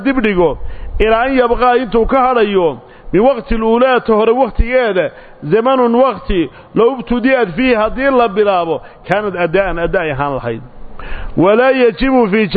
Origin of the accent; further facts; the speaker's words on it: Morocco; انا مغربي